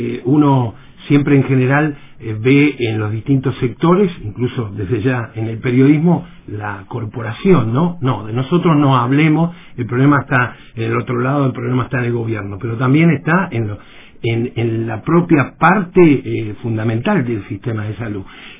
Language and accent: Spanish; La Plata, Buenos Aires Province, Argentina; yo vengo de La Plata